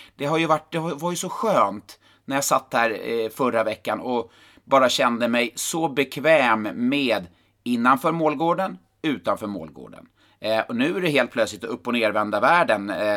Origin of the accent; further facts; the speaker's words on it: Karlstad, Värmland, Sweden; Du var ju på plats i Karlstad, i min hemort, i torsdags.